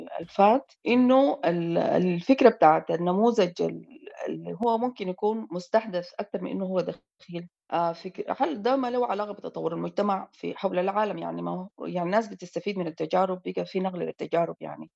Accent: Sudan; أنت مثلا عندنا في السودان يقول لك الياباس للعدو

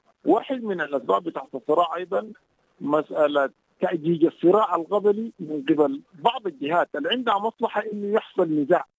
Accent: Kordofan, Sudan; خاصة عندنا في كردفان بيجدد سنويا مع نزول الأمطار

